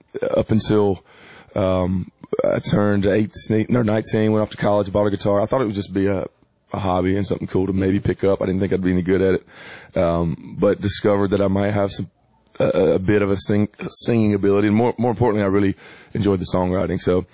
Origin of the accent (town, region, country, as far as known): Georgia, United States; born or raised there